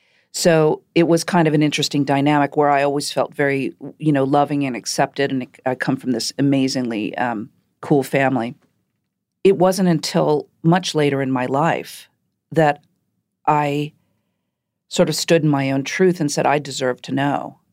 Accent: Shaker Heights, Ohio, United States; I grew up in Shaker Heights, Ohio. My father was a surgeon, my mother, a stay-at-home mother.

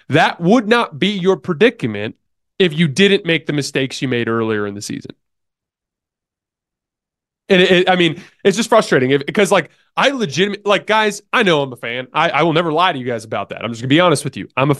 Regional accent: Tucson, Arizona, United States; because I'm from Tucson, Arizona. I don't have a team.

